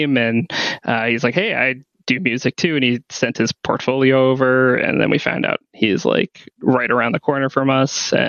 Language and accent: English; New England, United States; We're all from the New England area.